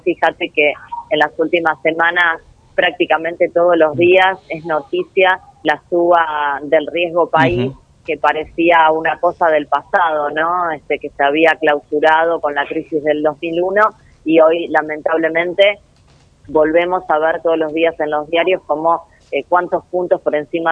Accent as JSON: {"language": "Spanish", "country": "Argentina", "said": "en la Argentina y nos hemos tenido que enfrentar a situaciones de desempleo familiar, podemos, y somos muchísimos argentinos los que lo hemos pasado"}